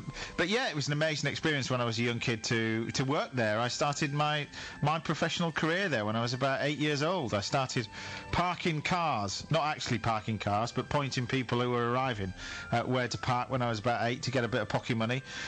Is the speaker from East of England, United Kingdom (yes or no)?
no; Yorkshire and the Humber, United Kingdom; I'm a Yorkshireman